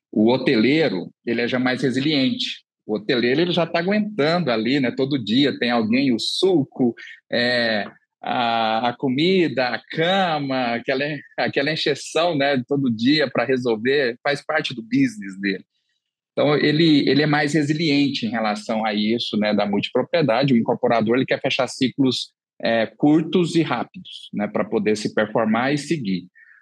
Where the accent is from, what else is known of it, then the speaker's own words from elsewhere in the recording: Goiânia, Goiás, Brazil; Eu sou de Goiânia também.